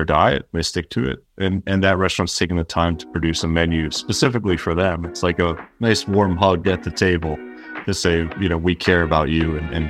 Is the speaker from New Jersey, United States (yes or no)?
yes; New Jersey, United States; I grew up in New Jersey, which is famous for their New Jersey diners